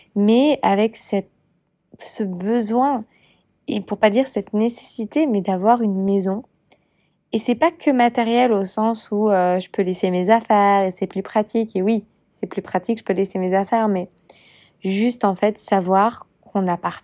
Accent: France; Et malgré tout, en France, et quand on est français, on est quand même, je pense, on est éduqué avec cette idée qu'il n'y a qu'une ligne

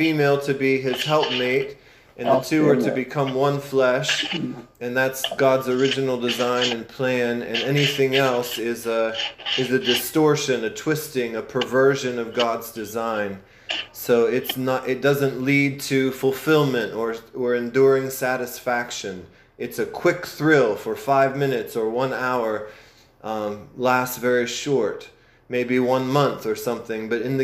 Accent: Pennsylvania, United States; I'm from Pennsylvania, so most of the folks are in Pennsylvania.

